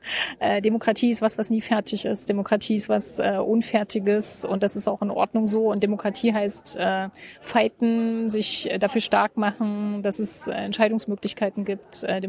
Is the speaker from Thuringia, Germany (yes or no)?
yes; Gera, Thuringia, Germany; Aber so wie ich das als Kind in Gera schräg fand, wenn unsere Flüsse ständig rot oder blau von der Modedruckfarbe waren